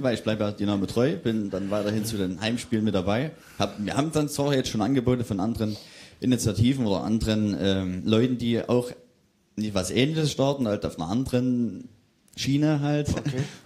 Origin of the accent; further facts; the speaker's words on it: Saxony, Germany; Richtig, ich bin aus Mittelsachsen.